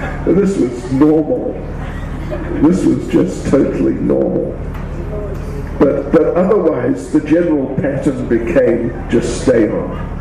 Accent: South Africa; And I'm South African.

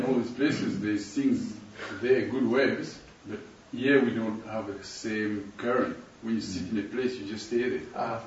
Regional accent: South Africa; born there; moved away; In South Africa. I was born in South Africa. Then I'm living here now.

